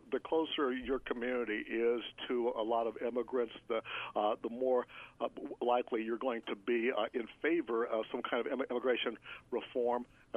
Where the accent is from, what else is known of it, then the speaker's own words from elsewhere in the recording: Ohio, United States; I grew up in John Boehner's district. I probably mentioned that to you before, down there in southwestern Ohio, and between Cincinnati and Dayton.